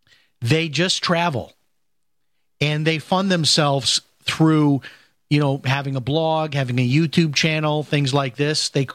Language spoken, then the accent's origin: English; Chicago, Illinois, United States; I grew up in Chicago, and we used to go down to the Museum of Science and Industry in downtown Chicago.